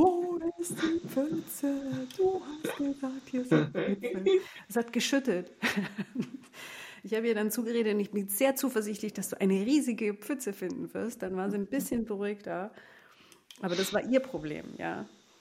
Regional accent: Bavaria, Germany; Also ich komme aus dem Allgäu, in die Stadt waren es 10 Kilometer.

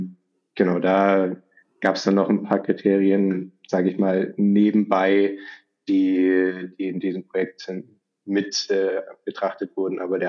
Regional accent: Tettnang, Baden-Württemberg, Germany; Genau, Tettnang ist Baden-Württemberg noch und Lindau liegt ja schon in Bayern

